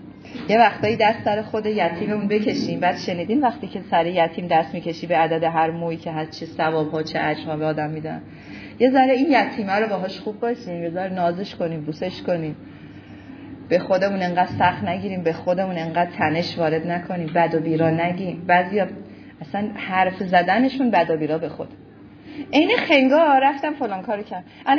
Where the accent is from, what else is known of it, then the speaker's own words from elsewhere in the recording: Isfahan, Iran; ما اصفهانی ها خیلی افتخار میکنیم به اصفهانی بودنم.